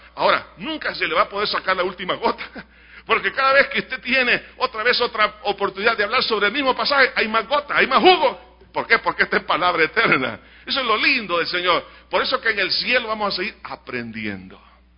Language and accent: Spanish; El Salvador; preguntémonos cuántos premios Nobel tenemos aquí como salvadoreños.